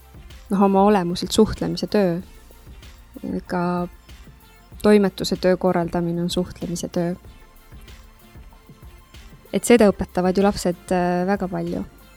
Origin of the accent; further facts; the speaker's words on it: Rakvere, Lääne-Viru County, Estonia; ma olen pärit Rakvere juurest